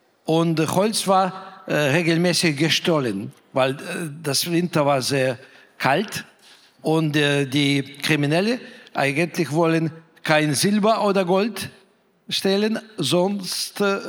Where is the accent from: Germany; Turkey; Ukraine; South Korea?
Ukraine; first language Russian; German is a second language; Prosa schreibe ich auf Russisch, weil das ist meine Muttersprache.